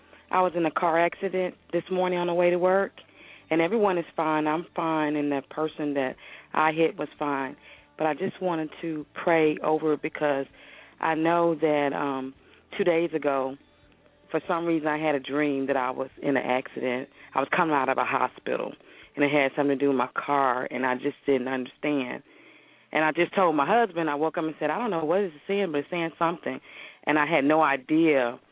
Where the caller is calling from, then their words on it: Arlington, Texas, United States; I'm calling from Arlington, Texas.